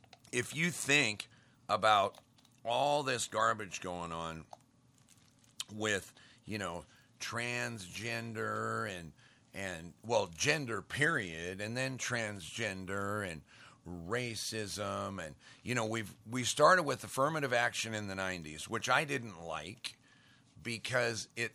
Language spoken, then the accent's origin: English; Great Falls, Montana, United States; But I grew up in Great Falls, Montana, where we had just a minute fraction of the population was black.